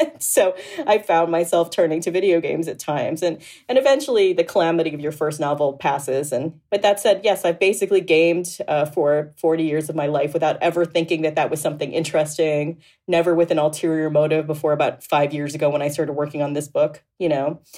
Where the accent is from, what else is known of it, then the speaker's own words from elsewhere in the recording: Boca Raton, Florida, United States; I was raised in Boca Raton, Florida, which, as you may or may not know, is 66% Jewish.